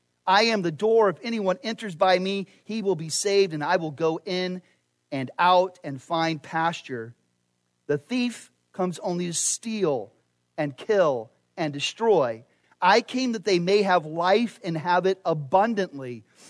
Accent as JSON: {"language": "English", "town": "Phoenix", "region": "Arizona", "country": "United States", "tie": "born or raised there", "said": "You think of where I grew up in Phoenix, or think of other big cities."}